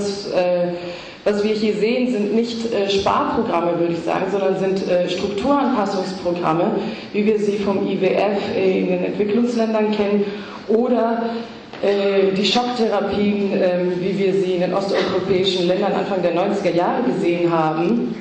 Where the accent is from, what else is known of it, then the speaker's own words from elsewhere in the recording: Greece; German is a second language; Als Griechin ist im Moment jeder Blick in die deutsche Presse ein schmerzhafter Blick.